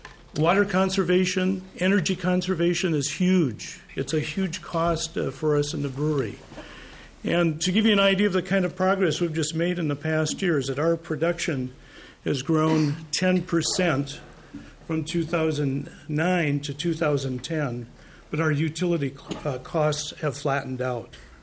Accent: North Dakota, United States; now in St. Paul, United States; I'm also a resident of St. Paul, have been for 29 years, and I think after growing up in North Dakota, I've been finally assimilated in this city.

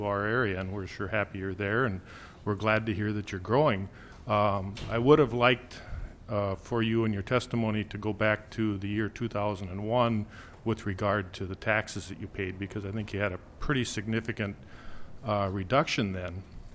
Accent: Clearbrook, Minnesota, United States; I'm from Clearbrook, and you are a good neighbor

